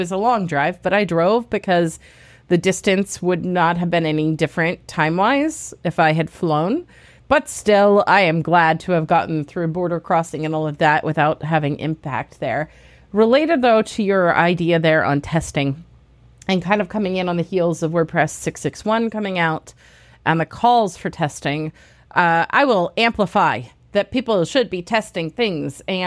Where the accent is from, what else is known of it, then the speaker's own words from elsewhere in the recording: United States; You know, I'm an American, and I butcher European names routinely.